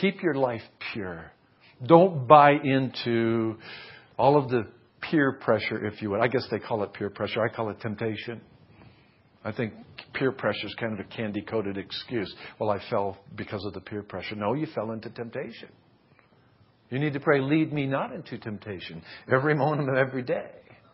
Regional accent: Massachusetts, United States; born there; I was born in Massachusetts.

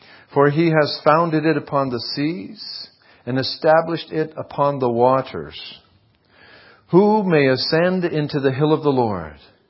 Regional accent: Massachusetts, United States; It's like, I'm from Massachusetts, so I can take a shot at those folks, you know. They're pretty liberal back there.

